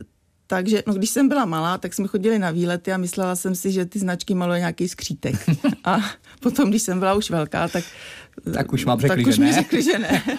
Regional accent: Žamberk, Pardubice Region, Czechia; No, já pocházím z Pardubického kraje. Já pocházím ze Žamberka, takže tam to mám moc ráda.

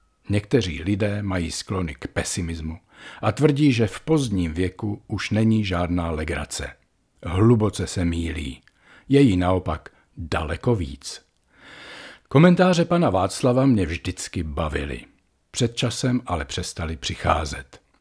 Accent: Vysoké Mýto, Pardubice Region, Czechia; born there; od mého rodného města Vysokého Mýta

